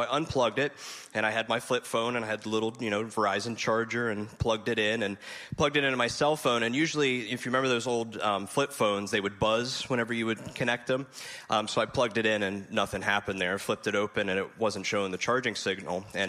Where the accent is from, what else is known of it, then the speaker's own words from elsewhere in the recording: Pittsburgh, Pennsylvania, United States; I was dating my wife, who is from here on the Eastern Shore, but I'm a transplant here. So I was from Pittsburgh.